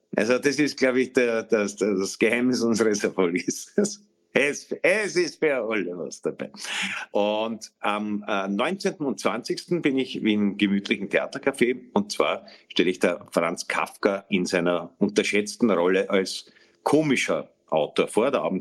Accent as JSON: {"language": "German", "country": "Austria", "said": "Und als Österreicher kann man sagen, an Benko hoffentlich ja."}